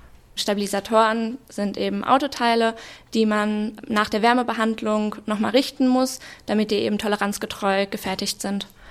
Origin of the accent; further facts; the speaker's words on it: Sundern, North Rhine-Westphalia, Germany; Ich komme hier aus der Gegend, aus Sundern, spiele da auch Volleyball und ich wollte gerne hier in der Heimat bleiben und nicht in eine Großstadt ziehen.